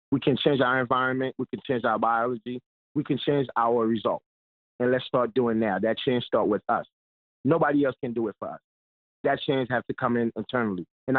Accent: Haiti; English is a second language; now in Brooklyn, United States; And I was in Haiti, and … was what we grew up to in Haiti. Although I didn't know no English

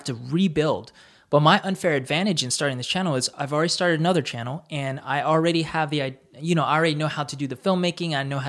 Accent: United States; I'm from the United States. I'm a half Korean from the United States

